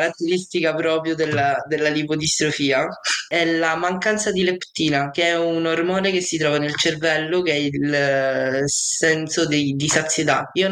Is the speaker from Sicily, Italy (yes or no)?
yes; Messina, Sicily, Italy; perché io sono di Messina